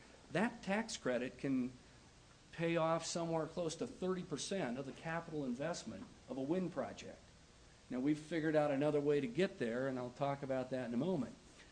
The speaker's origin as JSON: {"language": "English", "town": "Columbus", "country": "United States", "said": "I'm from Columbus. We have 21,000 people in Columbus."}